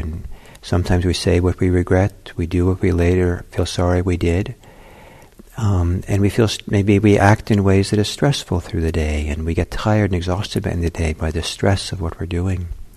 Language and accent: English; Italy; English is a second language; With an Italian gesture that I learned when growing up in Italy, the fingers coming together.